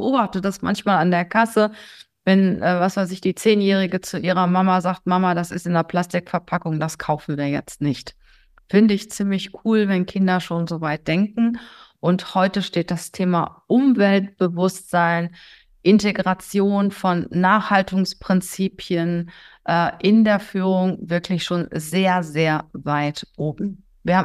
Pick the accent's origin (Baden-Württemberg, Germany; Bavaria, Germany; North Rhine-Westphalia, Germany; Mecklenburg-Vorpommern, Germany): North Rhine-Westphalia, Germany; Cologne; Ich bin ja Kölnerin